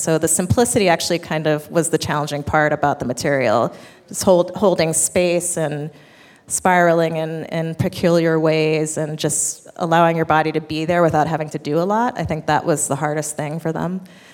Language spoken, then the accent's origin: English; New York, United States; they all came to the show too because I'm a New Yorker.